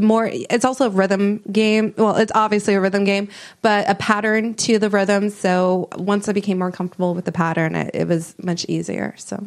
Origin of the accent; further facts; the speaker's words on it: Minnesota, United States; And I am saying this because I'm from Minnesota. And when I was younger and sexually active in that cold, cold fucking state, I was miserable.